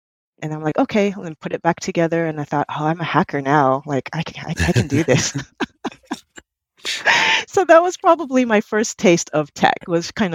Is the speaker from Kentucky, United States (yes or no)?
no; San Diego, California, United States; Born and raised in San Diego, I'm a career changer.